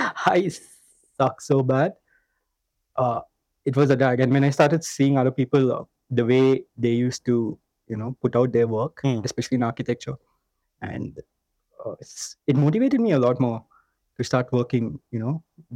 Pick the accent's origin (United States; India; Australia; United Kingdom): India; Chennai, Tamil Nadu; I came from Chennai before that.